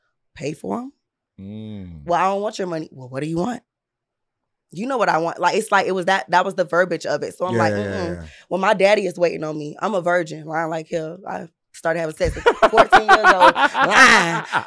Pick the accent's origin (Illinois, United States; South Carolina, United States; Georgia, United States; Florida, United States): Florida, United States; St. Petersburg; But I'm from St. Pete, born and raised.